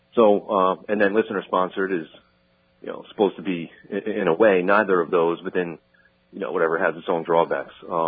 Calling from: New Jersey, United States; Call from New Jersey.

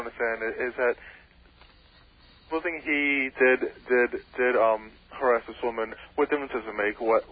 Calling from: Patchogue, New York, United States; Patchogue.

